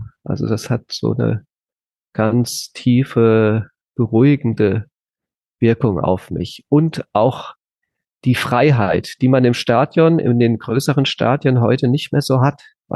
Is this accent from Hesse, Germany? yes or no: yes; Nauheim, Hesse, Germany; Also ich bin in Nauheim bei Groß-Gerau aufgewachsen und das war halt dieser Sportplatz.